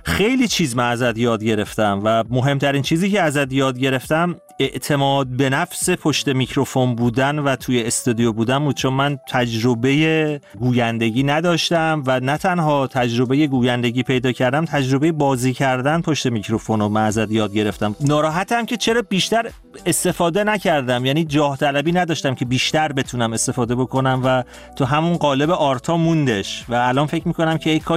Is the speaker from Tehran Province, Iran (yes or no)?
yes; Tehran, Tehran Province, Iran; born there